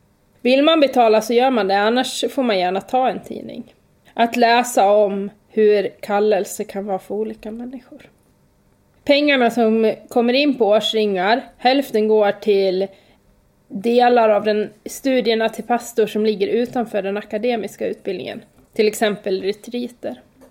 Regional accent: Borlänge, Dalarna County, Sweden; Jag växte upp i Dalarna, utanför Borlänge, och visste från lågstadiet att jag skulle bli lärare när jag blev stor.

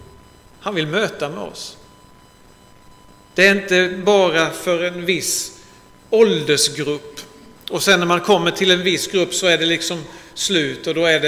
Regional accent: Älmhult, Kronoberg County, Sweden; jag är uppvuxen i Älmhult. Så där har jag liksom mina rötter och sen bad det sig inte bättre än att jag hamnade i Eksjö några år.

